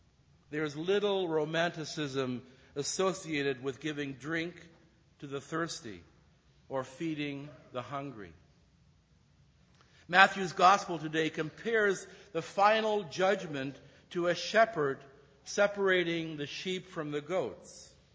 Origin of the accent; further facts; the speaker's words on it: Canada; I'm a Canadian. I still have allegiance to Her Majesty the Queen.